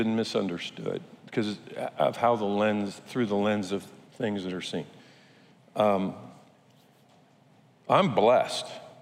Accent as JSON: {"language": "English", "country": "United States", "said": "My Constitution comes from Matthew 28 as a pastor. As an American, it's in Washington, D.C."}